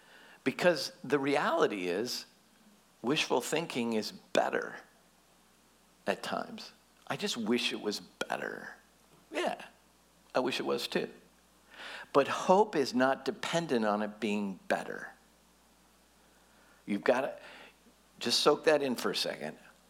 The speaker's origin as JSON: {"language": "English", "region": "Minnesota", "country": "United States", "said": "I'm from Minnesota, we don't win anything, and I'm a huge Vikings fan"}